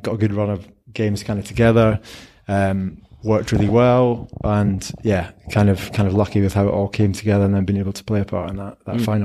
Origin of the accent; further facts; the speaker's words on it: Scotland, United Kingdom; I, as a Scottish rugby fan, I'm just kind of a bit disappointed and frustrated about how it's all played out.